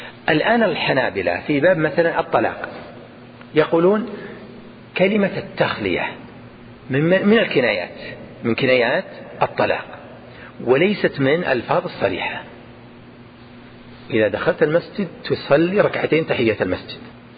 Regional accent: Najd, Saudi Arabia; أليس هذا عمل الناس عندنا في نجد؟

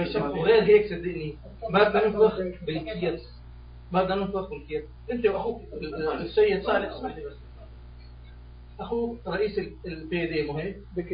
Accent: Damascus, Damascus Governorate, Syria; وطبعا انا دمشقي مسلم

